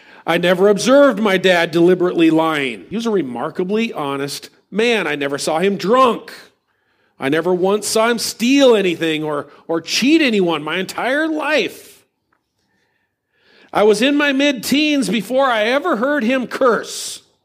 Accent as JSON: {"language": "English", "region": "Upper Midwest", "country": "United States", "tie": "born or raised there", "said": "We were just good upper Midwest farmers who were taught error at our liberal church as we grew up on Sundays."}